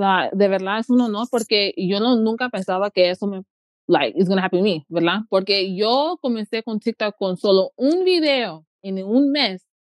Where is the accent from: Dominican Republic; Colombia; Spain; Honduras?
Honduras; Trujillo, Colón; yo me crié en Trujillo, Colón, es una ciudad en Honduras que es puro garífunas. Hay un poco que no son garífunas, pero es una ciudad que es mayormente garífunas.